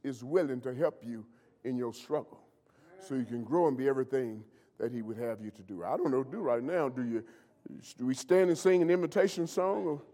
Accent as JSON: {"language": "English", "region": "Missouri", "country": "United States", "said": "that wasn't going to fly with me because I'm from Missouri."}